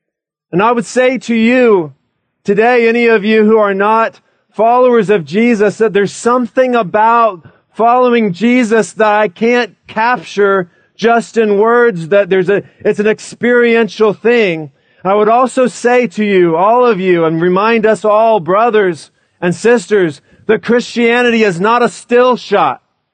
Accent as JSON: {"language": "English", "region": "Colorado", "country": "United States", "tie": "born or raised there", "said": "Now, I am from Colorado. That's where I grew up for the first part of my life."}